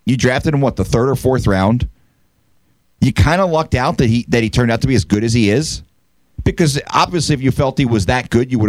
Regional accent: East Coast, United States; I'm a West Coast guy now. I grew up on the East Coast. I've been out here longer than I've been there.

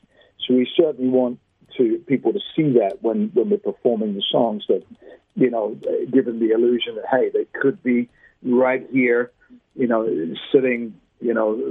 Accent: England, United Kingdom; I'm originally from England, so it's easy for me to keep up an English accent

